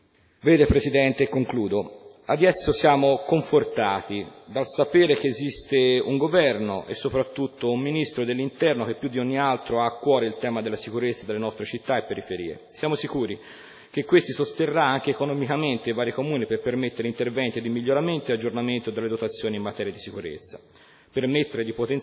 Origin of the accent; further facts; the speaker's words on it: Prato, Tuscany, Italy; now in Quarrata, Italy; io vengo da Prato. Nel 2006 ho comprato casa a Quarrata e da allora risiedo in questo comune, perfettamente integrato nel tessuto sociale.